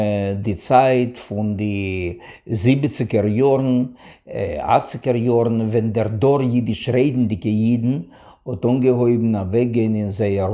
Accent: Berdychiv, Zhytomyr Oblast, Ukraine; German is a second language; also born or lived in Vinnytsia; Ich stamme von Ukraine. Ich bin geboren geworden in der Stadt Vinnytsia

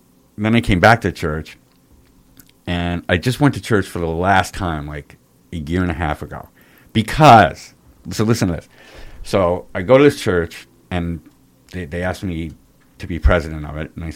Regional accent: Rhinebeck, New York, United States; I grew up in Rhinebeck.

